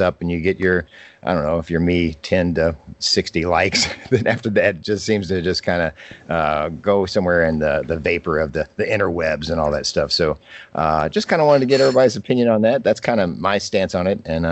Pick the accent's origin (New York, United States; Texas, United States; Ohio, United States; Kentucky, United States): Kentucky, United States; Louisville; I'm from Louisville, Kentucky, and I am drinking a Miller Lite.